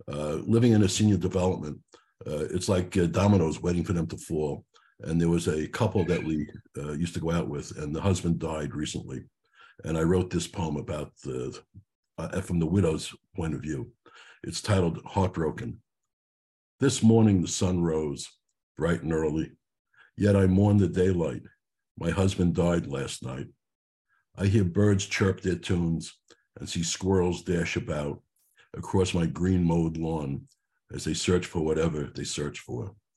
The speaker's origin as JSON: {"language": "English", "town": "Brooklyn", "region": "New York", "country": "United States", "accent": "Brooklyn", "said": "It's my Brooklyn accent. I hope you understand it."}